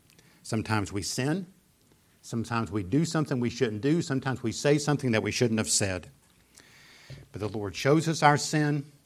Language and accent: English; the South, United States; I was born and raised in the South.